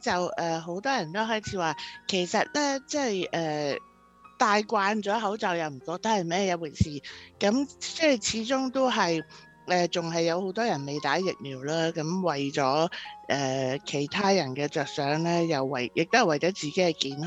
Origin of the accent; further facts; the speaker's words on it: China; 尤其是我哋中國人去飲茶嗰啲地方咧